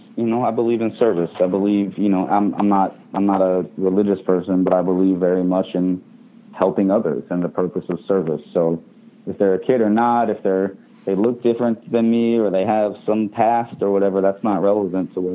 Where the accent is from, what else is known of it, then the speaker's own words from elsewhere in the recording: Maryland, United States; I grew up in the suburbs. I grew up in Maryland, outside of D.C., in, you know, a nice, what seems like a nice affluent neighborhood, but it certainly wasn't an all-white neighborhood, right?